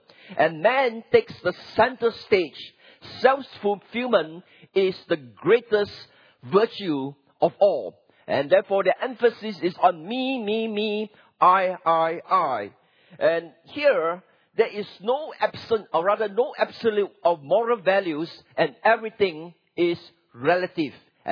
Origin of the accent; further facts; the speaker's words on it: Singapore; I come from Singapore